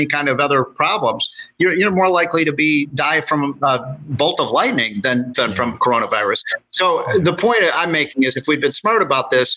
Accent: Illinois, United States; my home state of Illinois, which is a disgrace

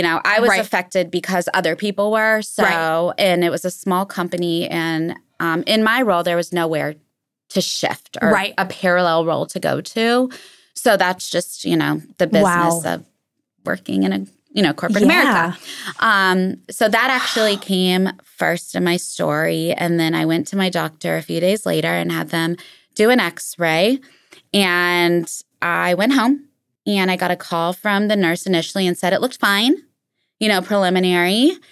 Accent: Atlanta, Georgia, United States; So I'm from Atlanta.

